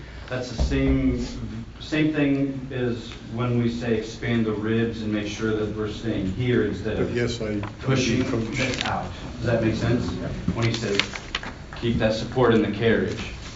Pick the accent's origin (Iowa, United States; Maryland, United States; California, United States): Iowa, United States; Des Moines; Des Moines